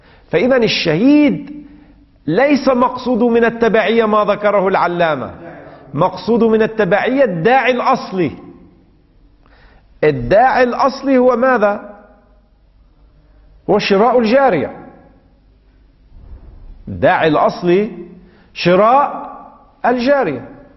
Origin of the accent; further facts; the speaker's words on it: Lebanon; الحديقة الصغيرة التي تسمى عندنا في لبنان